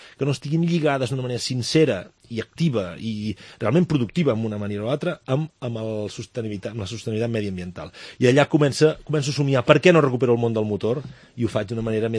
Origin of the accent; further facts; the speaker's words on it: Catalonia, Spain; a mi em van batejar així a la meva comarca, el Ripollès